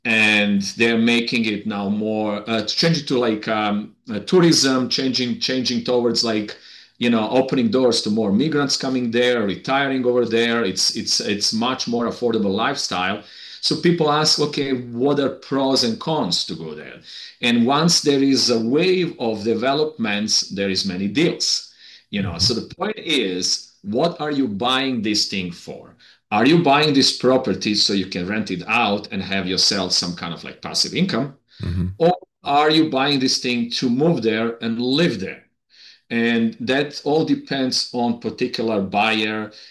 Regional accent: Switzerland; English is a second language; now in United States; And me being European, I'm actually coming from Switzerland, I understand how easy to come to America and adjust to the American way of life.

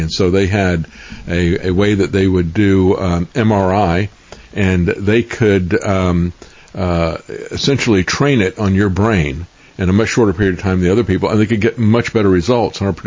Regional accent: Florida, United States; and that was forefront of our mind, especially growing up in Florida.

